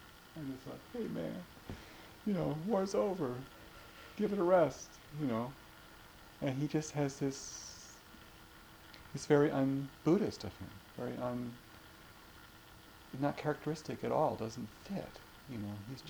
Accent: United States; and for me as an American to go there would sort of contaminate it as a place, you know.

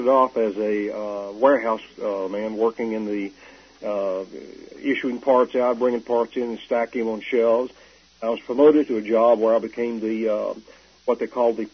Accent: Texas, United States; I was always was born and raised in Texas, and I was a Southern Baptist

